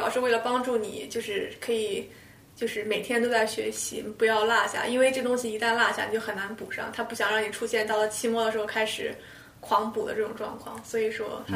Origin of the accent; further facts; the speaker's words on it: Shandong, China; now in United States; 我来自中国的山东，然后现在在美国读医学院。